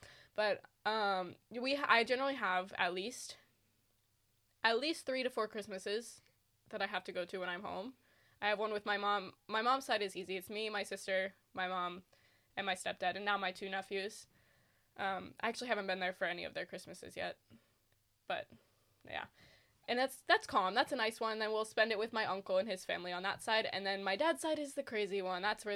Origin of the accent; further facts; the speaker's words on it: Virginia Beach, Virginia, United States; also born or lived in Cape Cod, Massachusetts; I'm from Virginia Beach, Virginia. But I also spent a lot of time on Cape Cod in Massachusetts, where there are actually a significant number of sharks.